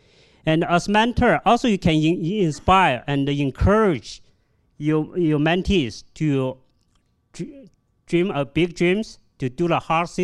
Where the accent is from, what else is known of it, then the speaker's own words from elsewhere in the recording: China; English is a second language; moved away; because many Chinese families like me, when we come from China to this country, we didn't have any trainings in family